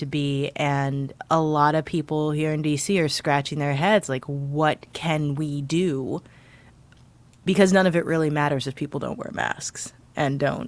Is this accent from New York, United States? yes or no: no; St. Louis, Missouri, United States; My news fix is this story that came yes. out over the weekend about my hometown of St. Louis.